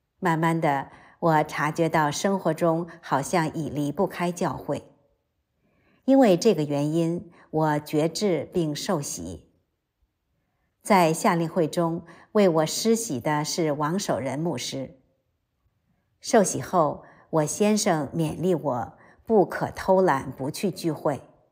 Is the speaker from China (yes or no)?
no; Taiwan; now in United States; 我出生和成长在台湾，总以为基督教是西方人的信仰，没想到神竟把我带到了美国。